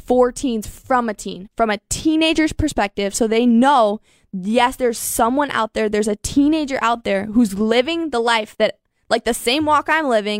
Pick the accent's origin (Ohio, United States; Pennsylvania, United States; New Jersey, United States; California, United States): Ohio, United States; Delta; I guess the first 10 years of my life, I was in Delta. So I mean, a huge hike from Wauseon